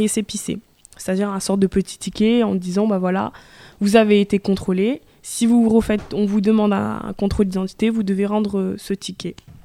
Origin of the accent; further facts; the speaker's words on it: Échirolles, Auvergne-Rhône-Alpes, France; Je viens d'Échirolles.